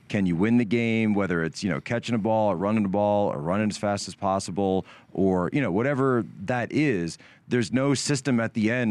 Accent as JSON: {"language": "English", "town": "Philadelphia", "region": "Pennsylvania", "country": "United States", "said": "I'm from the Philadelphia area, so Eagles culture is everywhere."}